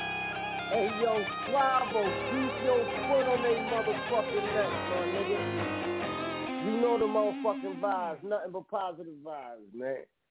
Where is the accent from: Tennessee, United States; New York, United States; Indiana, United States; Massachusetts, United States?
New York, United States; New York City; I'm from the Bronx. I'm out in the Midwest, though.